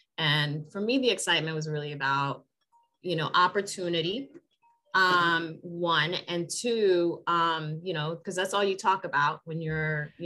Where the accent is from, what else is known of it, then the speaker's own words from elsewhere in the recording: Dominican Republic; also born or lived in Puerto Rico; I had to pick either I was, you know, because I'm Dominican and Puerto Rican.